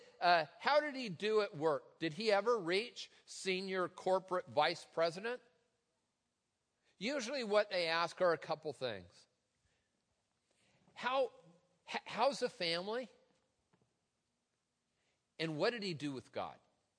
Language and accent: English; Tacoma, Washington, United States; for those of you who are from my hometown, Tacoma, watching online.